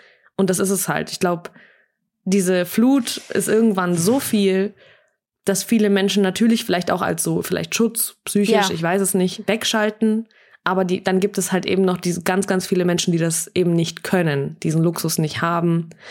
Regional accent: Russia; Ich komme selbst ursprünglich aus Russland

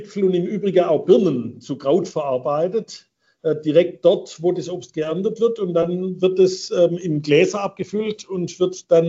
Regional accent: Gerlingen, Baden-Württemberg, Germany; ich stamme aus einer Obstbauer- und Wingerter-Winzerfamilie … sind ja schon seit dem 15. Jahrhundert in Gerlingen, meiner Heimatgemeinde.

